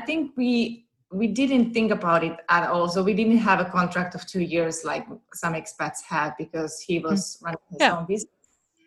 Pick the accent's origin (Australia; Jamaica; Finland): Finland; moved away as an adult; now in California, United States; We've been out here for, this is our 9th year. So I come from Finland and studied to become a teacher